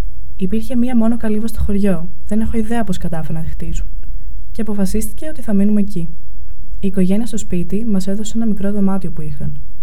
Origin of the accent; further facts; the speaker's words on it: Athens, Attica, Greece; born there; Γεννήθηκα στην Αθήνα το 1937. Η οικογένειά μου ήταν πλούσια.